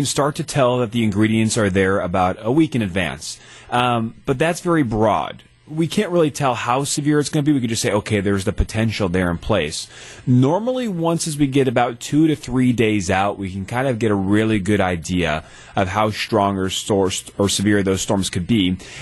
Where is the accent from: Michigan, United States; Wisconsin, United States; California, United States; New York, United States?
Wisconsin, United States; Yeah, you know, I grew up in Wisconsin, so, you know, I always, my entire childhood would watch a lot of those storms.